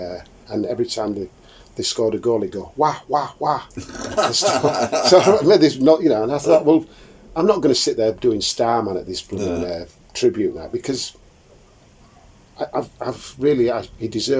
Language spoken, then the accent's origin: English; Connacht, Ireland; now in Leeds, United Kingdom; we came over from Ireland, from Leitrim to the rest of Ireland, over to Leeds in like 1960. And I basically ditched all the Irish stuff, because it wasn't cool.